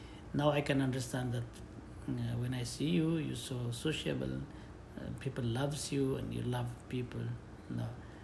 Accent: Asmara, Maekel, Eritrea; born there; English is a second language; My country is Eritrea in East Africa, Eritrea, and I was born in Asmara, capital city.

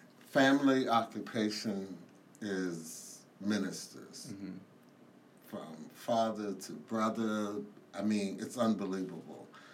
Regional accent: Baltimore, Maryland, United States; born there; now in New York, United States; I was born in Baltimore, Maryland in 1962, and I've been living in New York since 1987.

